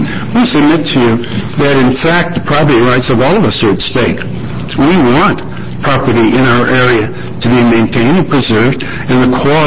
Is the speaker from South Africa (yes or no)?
no; Eugene, Oregon, United States; I'm from Eugene